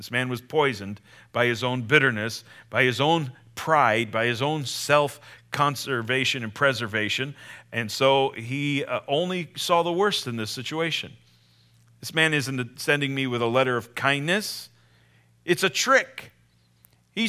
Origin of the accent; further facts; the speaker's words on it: United States; I'm as American as you and as anyone else. I'm an American, red-blooded.